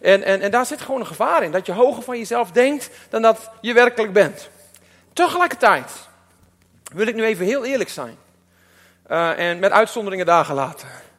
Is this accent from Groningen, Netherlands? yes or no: yes; Groningen, Netherlands; Maar ik denk voor ons Groningers dat het ook goed is dat we onszelf niet onderschatten.